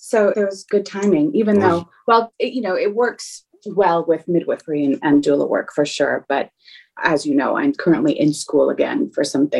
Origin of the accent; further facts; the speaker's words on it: Canada; accent: Canadian; moved away as an adult; now in Los Angeles, United States; Just about 4 years now. So long enough that I can hear my Canadian accent.